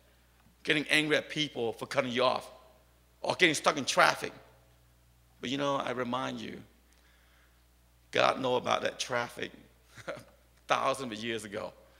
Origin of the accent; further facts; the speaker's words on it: United States; People ask me where you're from. I speak proudly, stick my chest out. Yeah, I'm from America.